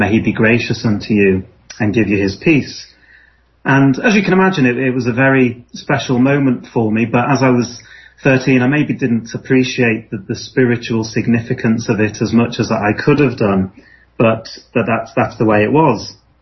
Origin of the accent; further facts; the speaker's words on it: Liverpool, North West England, United Kingdom; So really, that was my experience of growing up in Liverpool. And I suppose it's fair to say I took a lot of it for granted, really